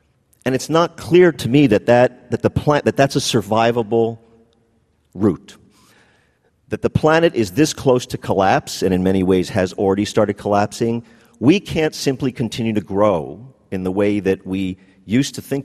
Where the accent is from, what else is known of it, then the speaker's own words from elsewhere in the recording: New York, United States; I'm going to be generally using my hand movements like this as a New Yorker